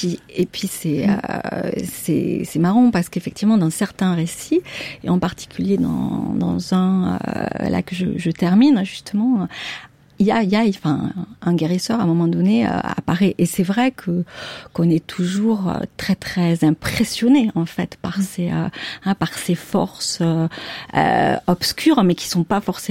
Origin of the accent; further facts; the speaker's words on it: south of France, France; Mais chez moi, dans le Midi, c'était aussi très très, très présent.